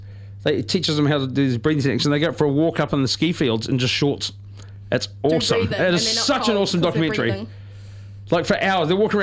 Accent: East Coast Bays, Auckland, New Zealand; I'm actually from the East Coast Bays, so that's what I do.

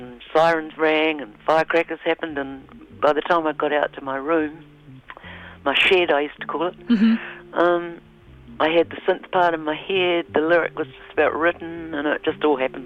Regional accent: Wellington, New Zealand; That was shot in Wellington, you know, which my hometown.

